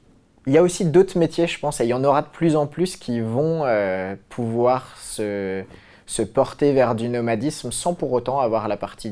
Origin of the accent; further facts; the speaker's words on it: Philippines; je suis plus chez moi aux Philippines et je me sens plus chez moi en France